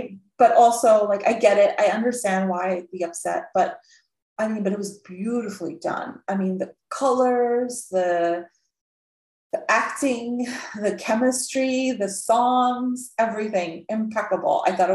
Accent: North India, India; I'm not South Indian, so it explains why I wouldn't have known that. I am North Indian

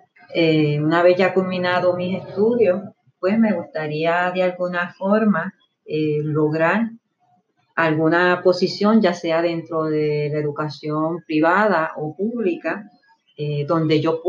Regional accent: Carolina, Puerto Rico; soy del pueblo de Carolina.

